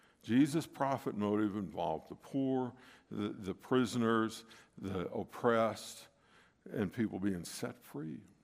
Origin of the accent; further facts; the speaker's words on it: Missouri, United States; And I grew up in St. Louis County. You probably heard about all the stuff in Ferguson and all that. So, but I grew up in a neighborhood.